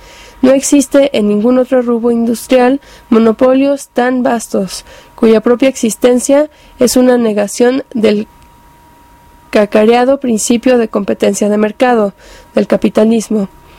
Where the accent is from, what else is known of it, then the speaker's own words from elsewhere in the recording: Mexico; todos los problemas que padecemos como pueblo mexicano